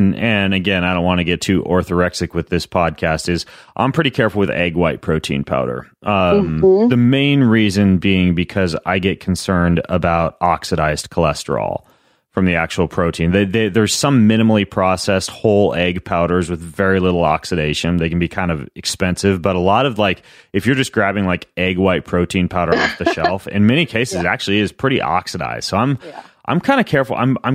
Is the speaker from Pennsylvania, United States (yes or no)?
no; Idaho, United States; And I'm not a Southern boy. I'm from Idaho, but I do like chicken and waffles.